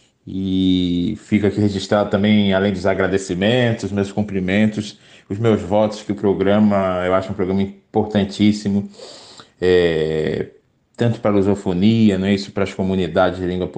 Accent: Rio de Janeiro, Brazil; also born or lived in Brasília; apesar de ter nascido no Rio de Janeiro, sou carioca, mas eu fiz a minha graduação na UNB, na Universidade de Brasília

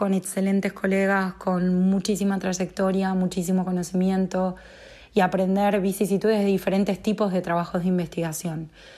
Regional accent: Argentina; now in Spain; Yo soy una socióloga argentina, actualmente radicada en España.

